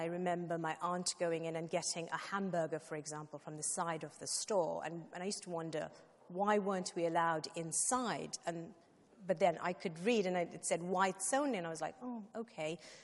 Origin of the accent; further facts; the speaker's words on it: Durban, KwaZulu-Natal, South Africa; moved away; I was brought up in South Africa on the East Coast in a place called Durban, and that's in the province of KwaZulu-Natal.